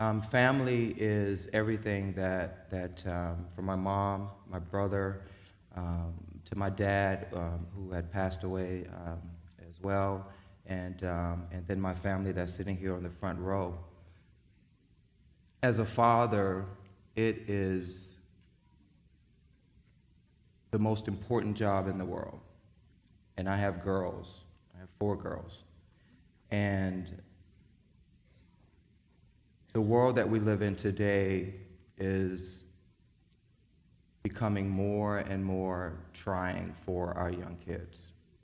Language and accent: English; Florence, South Carolina, United States; because I'm from Florence, and I love this community.